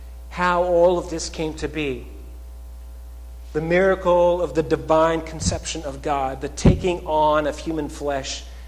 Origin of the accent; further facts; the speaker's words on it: Red Deer, Alberta, Canada; When I was a lad growing up in Red Deer, Alberta, Canada, I attended a small Christian school.